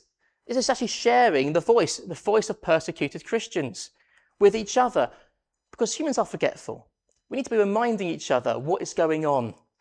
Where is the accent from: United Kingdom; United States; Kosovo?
United Kingdom; England; I'm English